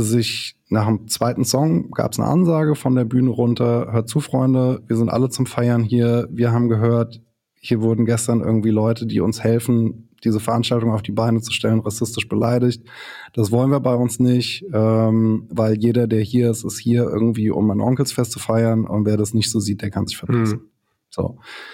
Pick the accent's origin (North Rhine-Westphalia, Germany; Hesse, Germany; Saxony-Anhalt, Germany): Hesse, Germany; Frankfurt; ich komme aus Frankfurt. Ich bin sozusagen mit der Musik von den Jungs groß geworden.